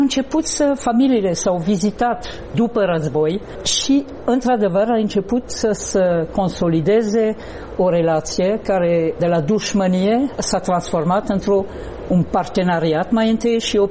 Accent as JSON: {"language": "Romanian", "region": "Grand Est", "country": "France", "second_language": "Romanian", "said": "Eu sunt originară din Alsacia, m-am născut în Alsacia, am o bunică care a avut patru naționalități diferite în cursul vieții, care nu a vorbit în viața ei franceză corect și nu a vorbit nici germană corect"}